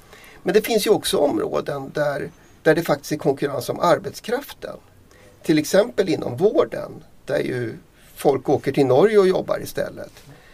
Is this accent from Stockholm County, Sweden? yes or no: no; Dalarna County, Sweden; i mitt hemlän Dalarna